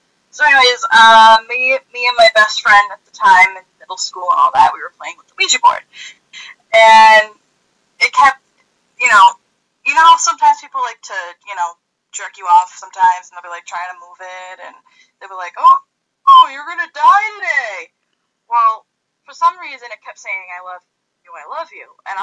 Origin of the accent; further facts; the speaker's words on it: Rhode Island, United States; I'm from Rhode Island, so I looked up Rhode Island obituaries